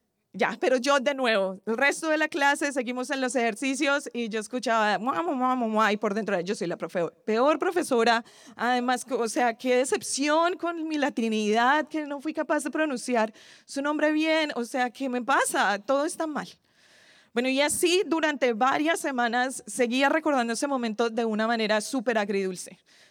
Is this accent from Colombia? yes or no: yes; Colombia; ella es colombiana, yo soy colombiana